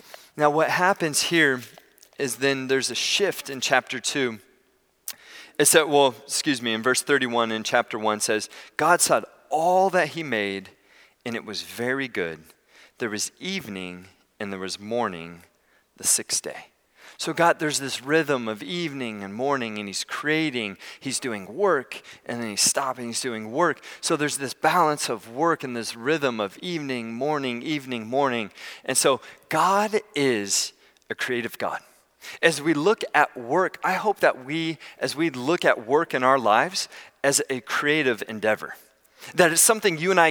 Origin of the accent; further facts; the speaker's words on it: California, United States; I grew up in the Bay Area